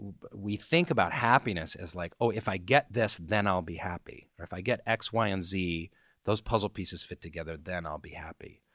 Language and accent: English; Seattle, Washington, United States; also born or lived in New York; I was raised in the Baha'i faith. My parents are kind of hippie bohemian types in Seattle. And then when I went to New York City, I was 20 years old.